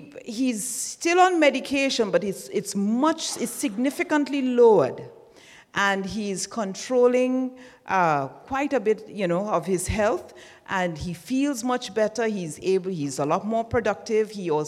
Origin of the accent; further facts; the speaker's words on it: Jamaica; from Jamaica, nutritionist and health and wellness coordinator.